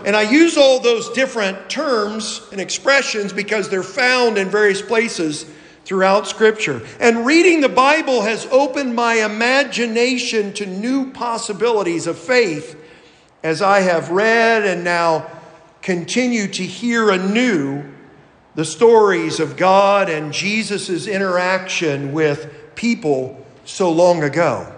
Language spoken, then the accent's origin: English; Kettlersville, Ohio, United States; going all the way back when I was a kid and teenager in church growing up in Kettlersville.